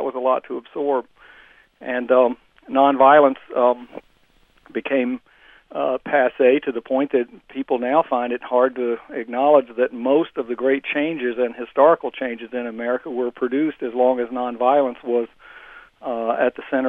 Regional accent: the South, United States; when I was a teenager growing up in the South in the 50s and 60s

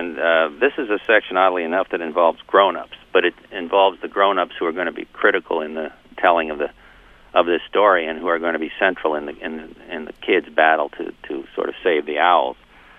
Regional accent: Florida, United States; I think I was more affected by my own childhood and growing up in Florida and having it change so radically in my own lifetime.

